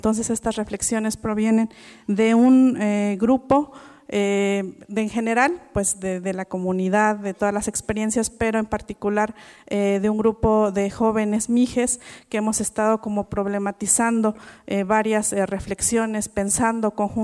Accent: Oaxaca, Mexico; first language Mixe; Spanish is a second language; en mije, que es la lengua, mi lengua materna, nuestra lengua materna

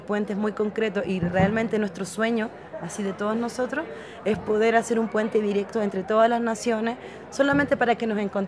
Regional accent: Chile; now in Mexico; nosotros somos chilenas aquí con mi compañera Valentina Peralta

